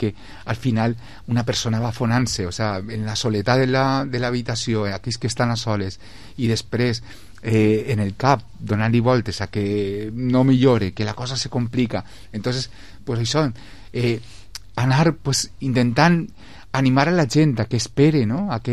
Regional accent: Vila-real, Valencian Community, Spain; al ser també d'ací, soc de Villarreal, estic en la vall, he estat en Betxí

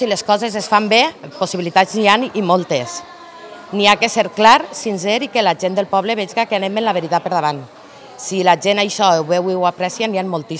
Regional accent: Vila-real, Valencian Community, Spain; soc una ciutadana de Vila-real, he nascut en Vila-real, he crescut en Vila-real, he estudiat en Vila-real i jo crec que soc coneguda en el poble. Tota la meva família és tota del poble.

